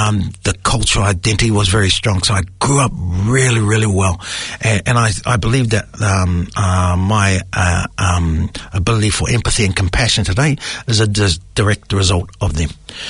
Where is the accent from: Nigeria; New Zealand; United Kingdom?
New Zealand; Whakatane, Bay of Plenty; born there; I was born in Whakatane.